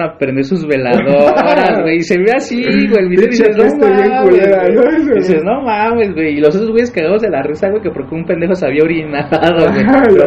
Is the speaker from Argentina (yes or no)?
no; Mexico; Pero así somos los mexicanos, güey.